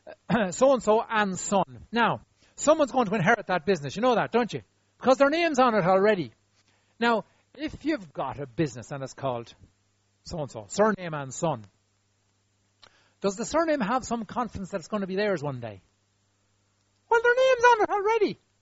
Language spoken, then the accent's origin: English; Ireland; because we're human and we're Irish, and we've got other sorts of background things that just hang on us.